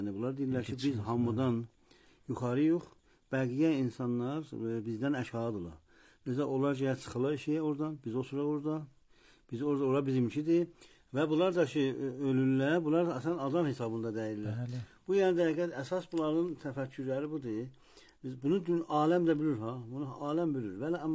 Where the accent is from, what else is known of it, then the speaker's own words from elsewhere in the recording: Iran; bugün iftiharımız budur ki, biz İranlıyıq